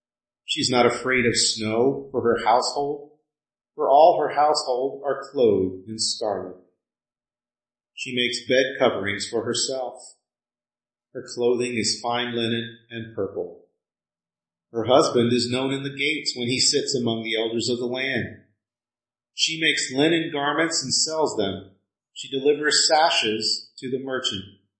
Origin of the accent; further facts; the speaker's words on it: Texas, United States; I grew up in Texas. I was never particularly scared of snowfall.